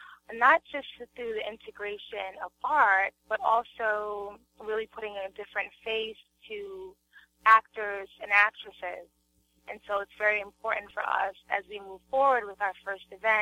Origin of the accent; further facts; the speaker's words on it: New York City, New York, United States; I'm from New York City. I know that you're living or have been exposed to New York City, and I'm from New York City